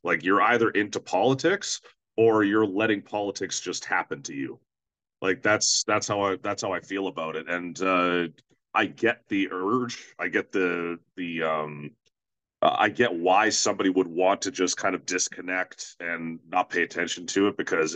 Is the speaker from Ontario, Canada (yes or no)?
no; Edmonton, Alberta, Canada; I'm from Edmonton, Alberta, Canada.